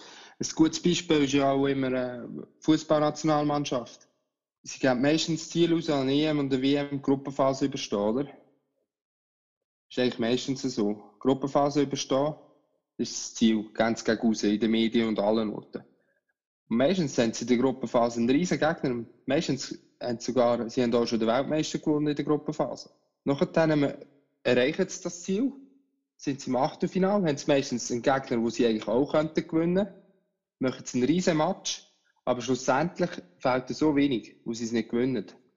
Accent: Switzerland; Und ich sage, als Schweizer, du musst das grosse Denken musst du haben

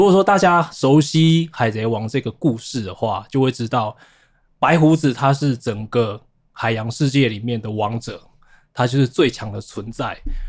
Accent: Taiwan; 就让同是身为台湾人的我们，一起来听听

